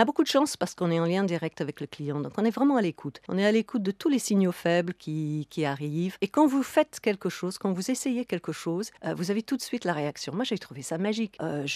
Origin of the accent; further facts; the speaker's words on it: Aberdeen, Scotland, United Kingdom; French is a second language; j'ai grandi à Aberdeen à l'époque où on a découvert le pétrole. Et j'ai vu cette ville passer d'une ville de pêcheurs plutôt en déclin à une ville vraiment en très forte croissance